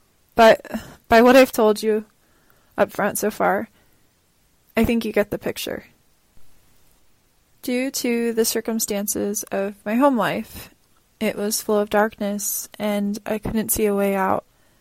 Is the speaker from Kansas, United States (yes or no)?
no; Rancho Cucamonga, California, United States; I grew up in Southern California, Rancho Cucamonga. And if you're questioning if that's a real place, yes, yes it is. It's about 37 miles east of Los Angeles and 3 hours from San Diego.